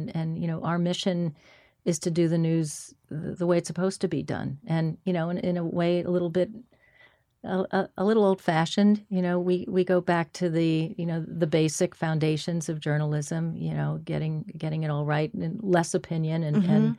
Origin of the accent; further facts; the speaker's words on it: Manhattan, New York, United States; I was born in Manhattan, and I stayed in Manhattan for quite a long time